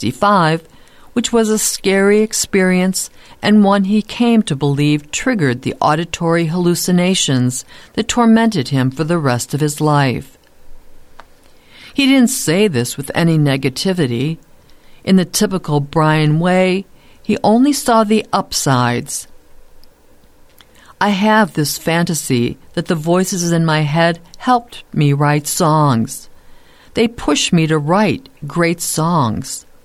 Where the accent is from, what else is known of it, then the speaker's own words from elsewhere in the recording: Laguna Beach, California, United States; first album I ever checked out of the Laguna Beach Public Library at age 8, and I was proud that my hometown was mentioned in the song